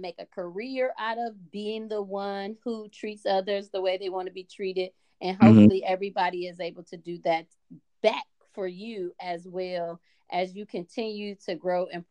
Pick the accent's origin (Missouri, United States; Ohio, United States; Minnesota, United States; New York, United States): Ohio, United States; Cleveland; But I will say I love him because he's from my home state and my hometown, Cleveland, Ohio.